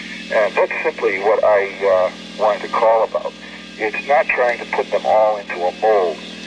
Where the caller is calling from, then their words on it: Massachusetts, United States; I'm calling from Massachusetts.